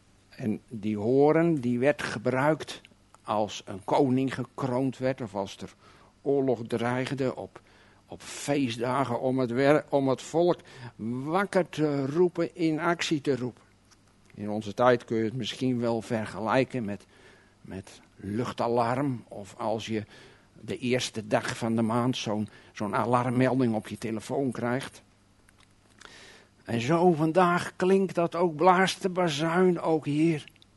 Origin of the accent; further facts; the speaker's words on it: South Holland, Netherlands; ik kom uit Alblasserwaard, daar is alles wat groener dan hier.